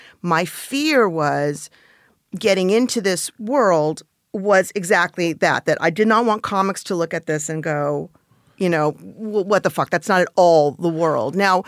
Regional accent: Van Nuys, California, United States; I grew up in the Van Nuys. I grew up right down the, take the freeway back the way I came.

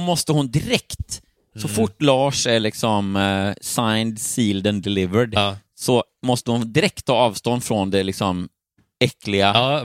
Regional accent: Småland, Sweden; jag är ju från Småland. Mm. Och ja, om jag ska vara lite mer specifik, från en östsvensk, min hemstad.

